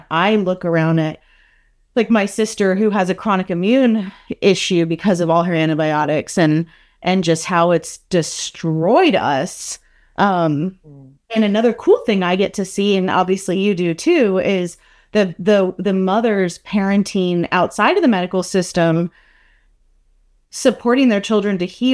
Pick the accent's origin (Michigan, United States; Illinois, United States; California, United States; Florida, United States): Florida, United States; I'm from Florida and we spent a lot of time in Mexico